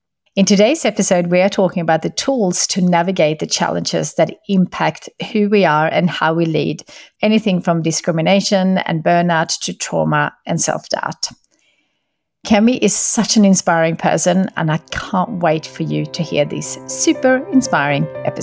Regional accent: Sweden; moved away; So I grew up in Sweden, which is a very privileged country, but I grew up on a farm and my parents were always working.

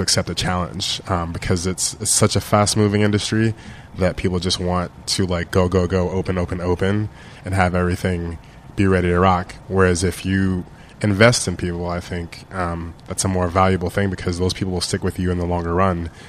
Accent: New York City, New York, United States; moved away as an adult; now in New Orleans, United States; I'm from New York City originally.

